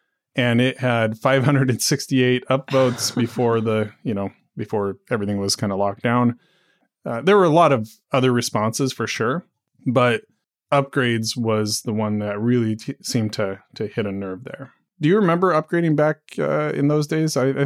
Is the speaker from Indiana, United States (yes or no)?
no; Clatskanie, Oregon, United States; now in Washington, United States; Corvallis, Oregon. I grew up in Clatskanie, Oregon, which is in sort of the top left corner of Oregon.